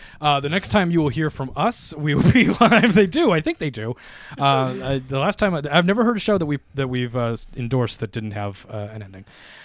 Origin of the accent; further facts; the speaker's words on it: United States; And that's just repugnant to me as an American sports fan.